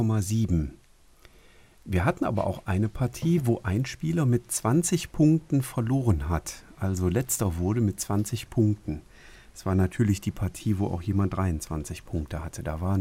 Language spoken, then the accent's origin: German; Herzogenrath, North Rhine-Westphalia, Germany; oh, das sind die Farben meiner Heimatstadt hier, Herzogenrath, spiele ich mal in Gelb-Rot.